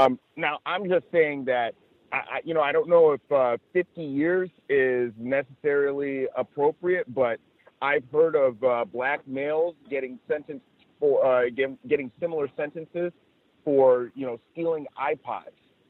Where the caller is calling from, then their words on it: Santa Monica, California, United States; I'm calling from Santa Monica, California.